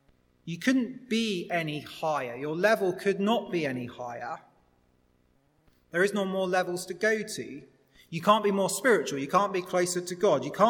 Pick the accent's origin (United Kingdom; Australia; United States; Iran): United Kingdom; Liverpool, North West England; born there; Because I was born in Liverpool and I've identified as a Liverpool fan for my whole life